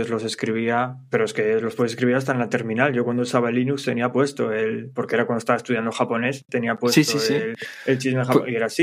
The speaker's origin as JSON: {"language": "Spanish", "country": "Spain", "said": "a mí podemos decir que los españoles tenemos acento"}